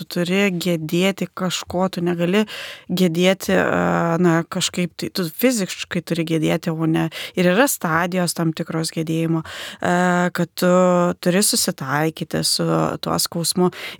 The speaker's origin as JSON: {"language": "Lithuanian", "town": "Kaunas", "region": "Kaunas County", "country": "Lithuania", "said": "aš pati esu kaunietė ir aš abejoju, kad aš Kaune būčiau gavusi tokią greitą pagalbą"}